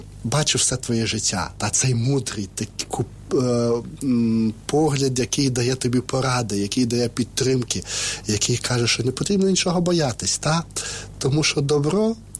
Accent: Lviv Oblast, Ukraine; now in Kyiv, Ukraine; З Львівщини.

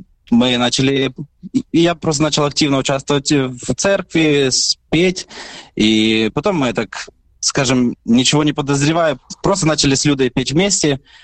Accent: Lutuhyne, Luhansk Oblast, Ukraine; Буду говорити по-русски, тому що я сам з Луганська, з Луганської області, город Лутугіна.

